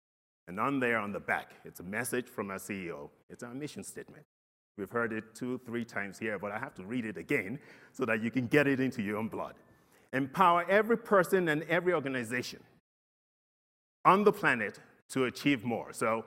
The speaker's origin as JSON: {"language": "English", "country": "Nigeria", "said": "Well, you're asking me, I'm from Nigeria, but it doesn't mean that's the country we need to go to, first of all."}